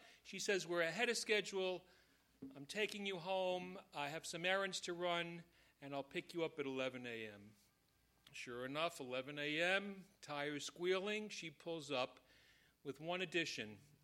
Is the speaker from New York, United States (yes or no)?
yes; New York, United States; And I had just moved back to New York, my hometown, and I had opened a small office, and I had no patients.